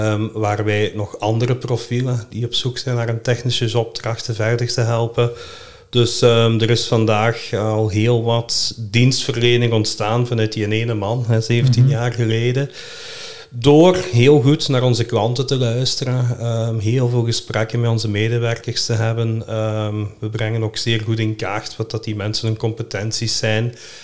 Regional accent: Sint-Truiden, Flanders, Belgium; 42 jaar, geboren en getogen in Sint-Truiden.

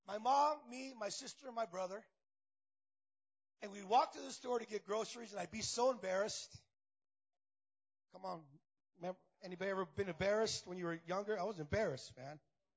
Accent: La Puente, California, United States; I grew up in the neighborhood. You know the testimony. I grew up in La Puente.

